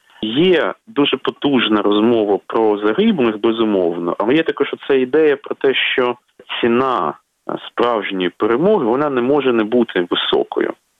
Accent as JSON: {"language": "Ukrainian", "town": "Dnipro", "region": "Dnipropetrovsk Oblast", "country": "Ukraine", "tie": "born or raised there", "said": "в моєму рідному Дніпропетровську"}